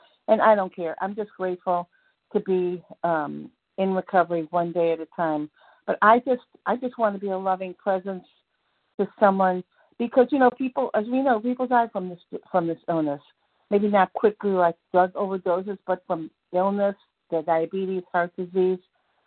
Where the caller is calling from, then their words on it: Georgia, United States; I'm calling from Georgia.